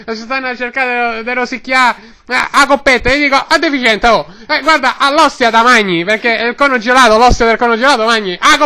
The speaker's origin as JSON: {"language": "Italian", "town": "Rome", "region": "Lazio", "country": "Italy", "tie": "born there", "said": "Ed è vero che mia sorella è nata a Centocelle! Io sono nata all'Euro!"}